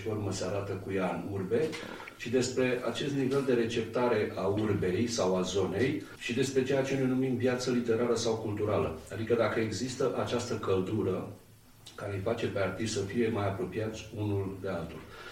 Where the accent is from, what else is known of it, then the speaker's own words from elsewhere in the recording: Olt County, Romania; born there; m-am născut lângă Caraca, unde avem faimosul castru de la Romula, zicem noi